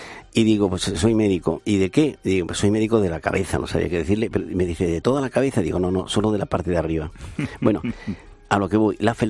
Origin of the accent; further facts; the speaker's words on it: Andalusia, Spain; now in Madrid, Spain; yo soy andaluz, aunque llevo en Madrid tres cuartos de vida